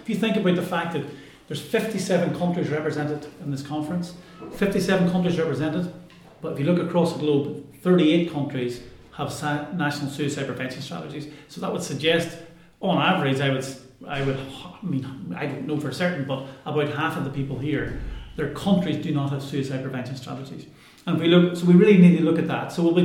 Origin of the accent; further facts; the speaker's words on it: Ireland; And I'm Irish and I used to live here